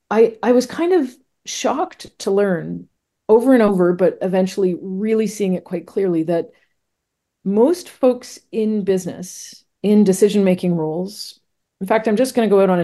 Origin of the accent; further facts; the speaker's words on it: Canada; now in New York City, United States; I entered the field of corporate responsibility in my home country of Canada.